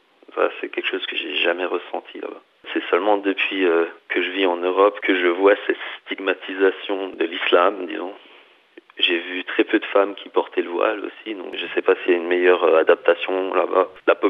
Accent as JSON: {"language": "French", "town": "Brisbane", "region": "Queensland", "country": "Australia", "said": "Et le Queensland, d'où je viens, donc de Brisbane, c'est très similaire à Los Angeles, la Californie, quoi."}